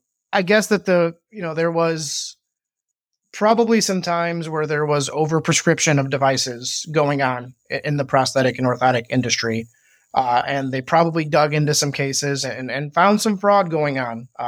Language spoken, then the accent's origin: English; Indiana, United States; I'm from the Northwest Indiana, just outside of Chicago area.